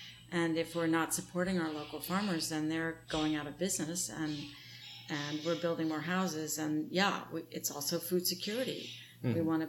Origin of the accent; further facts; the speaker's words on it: New Jersey, United States; also born or lived in Massachusetts; growing up in New Jersey and southeastern Massachusetts, I knew that August was tomato month.